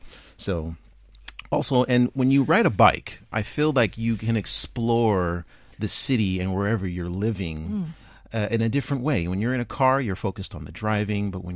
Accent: California, United States; I'm from California, and it's like almost $5 a gallon.

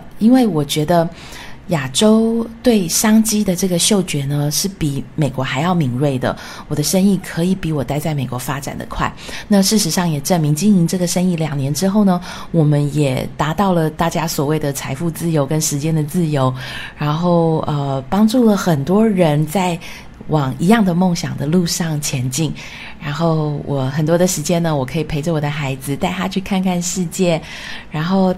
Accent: Taiwan; moved away as an adult; also born or lived in France / United States; 我是从小在台湾长大的小孩，然后大学毕业之后呢，我到了法国去游学了一年，想要把法文学好，然后之后又到了美国去念行销的硕士。

